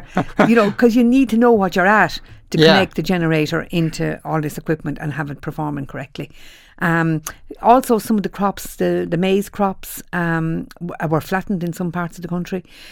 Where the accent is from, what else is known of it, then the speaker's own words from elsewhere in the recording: Leinster, Ireland; When I was growing up in South Wicklow, everybody had a generator because we lost the electricity so regularly.